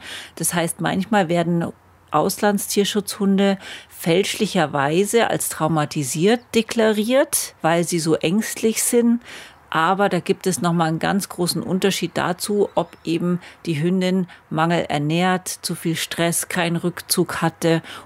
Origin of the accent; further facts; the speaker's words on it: Kenya; ich bin in Afrika aufgewachsen, in Kenia.